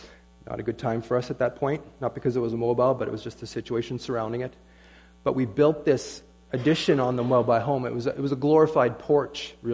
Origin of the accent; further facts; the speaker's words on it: Scotland, United Kingdom; now in Canada; because it was cheaper, because I'm Scottish.